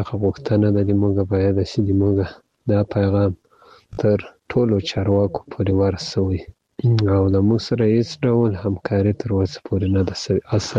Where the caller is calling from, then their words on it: Ghazni, Afghanistan; زه د غزنی دی ولایت دی اکتی ولسوالی څخه تاسو ته پیغام پریږدم.